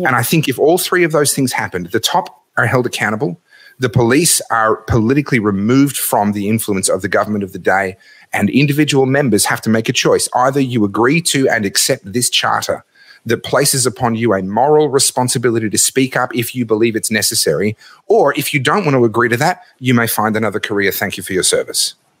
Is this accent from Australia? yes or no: yes; Australia; I was born in Australia. I've lived in Australia all my life. I've traveled a little bit.